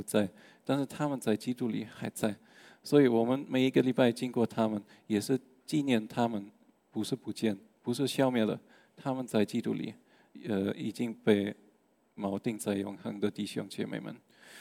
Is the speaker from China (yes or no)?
no; Germany; Chinese is a second language; 那接下来我们知道我是德国人